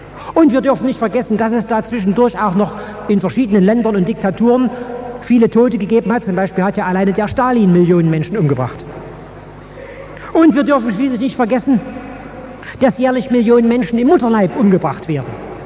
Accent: Germany; Und bei uns in der DDR

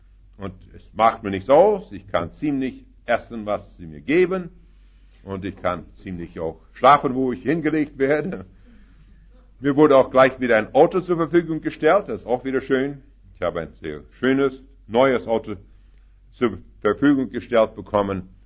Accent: Canada; German is a second language; Da ich komme aus Kanada

